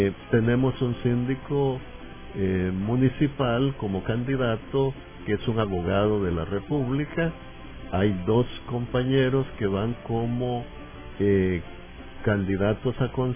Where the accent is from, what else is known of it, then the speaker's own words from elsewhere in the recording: San Salvador, El Salvador; aquí en San Salvador vivimos todos, sin excepción, somos hijos de San Salvador, somos ciudadanos de esta capital